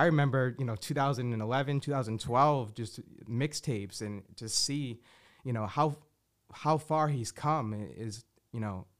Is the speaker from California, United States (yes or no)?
no; Hyde Park, Massachusetts, United States; Yeah, I was born and raised in Hyde Park